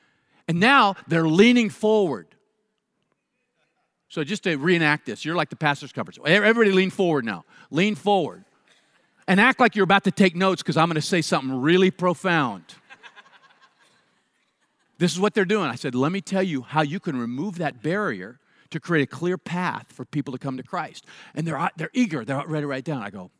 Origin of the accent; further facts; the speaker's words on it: United States; now I know I'm an American and you may not invite me to come back here again.